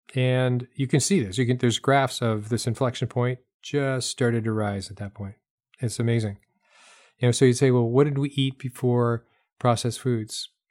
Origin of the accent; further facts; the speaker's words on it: New Hampshire, United States; I grew up in New Hampshire, and they had dog track down in Rockingham, and they have a few places in Massachusetts.